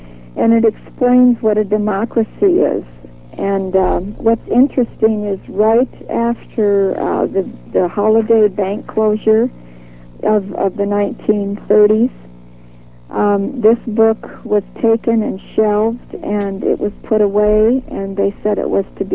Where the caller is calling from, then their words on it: Wisconsin, United States; Hi, I'm calling from Wisconsin.